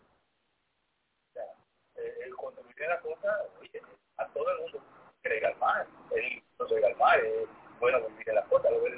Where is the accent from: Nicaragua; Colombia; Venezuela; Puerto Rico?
Puerto Rico; nosotros somos de Puerto Rico.